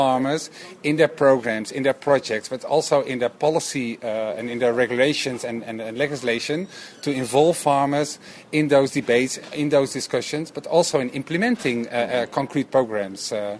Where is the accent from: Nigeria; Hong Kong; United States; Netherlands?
Netherlands; English is a second language; Well, I'm from the Netherlands.